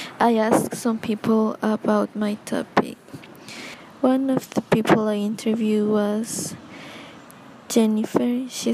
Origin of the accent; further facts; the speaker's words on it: El Salvador; I am 18 years old and I am from El Salvador.